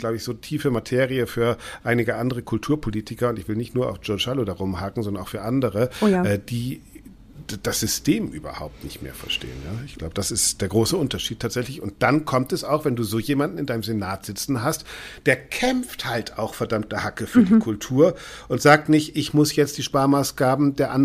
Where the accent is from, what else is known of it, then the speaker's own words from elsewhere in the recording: Bremen, Germany; Also ich sehe das auch in meiner Heimatstadt in Bremen